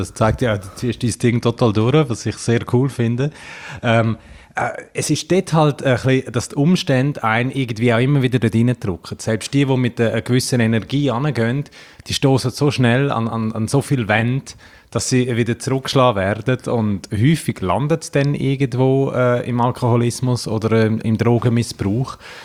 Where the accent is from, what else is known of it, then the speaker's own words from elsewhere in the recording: Davos, Grisons, Switzerland; Ja gut, gell, also jetzt bin ich auch von Davos, was auch ein grosser Tourismusort ist